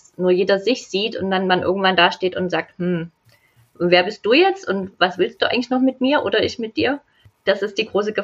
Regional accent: Dresden, Saxony, Germany; Wir kommen beide aus Dresden, beziehungsweise wohnen in Dresden. Ich bin 37 Jahre alt

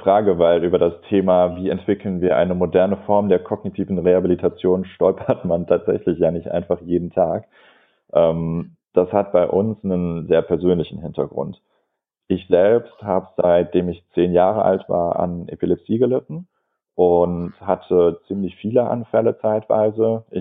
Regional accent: Heidelberg, Baden-Württemberg, Germany; Und ich komme aus Heidelberg

